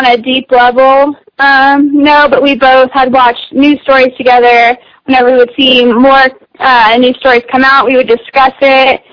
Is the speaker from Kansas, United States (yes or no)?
yes; Emporia, Kansas, United States; also born or lived in Goddard, United States; I grew up in Emporia, Kansas. Probably only 50% white, I would say a good 30% Hispanic, and the rest being Asian and black.